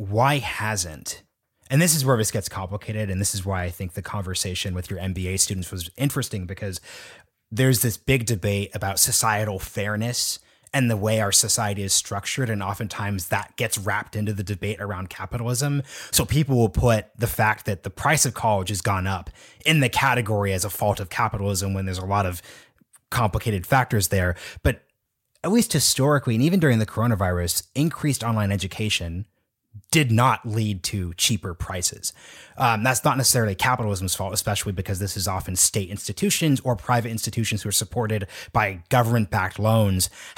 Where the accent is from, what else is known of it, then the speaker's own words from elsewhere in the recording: Oregon, United States; So like, I'm from Oregon, Oregon State University, that's a land grant university